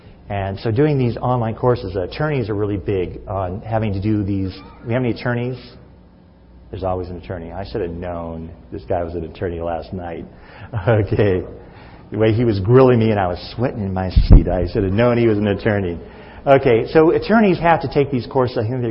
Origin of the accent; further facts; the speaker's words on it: Missouri, United States; I'm a big storyteller. I'm from Missouri.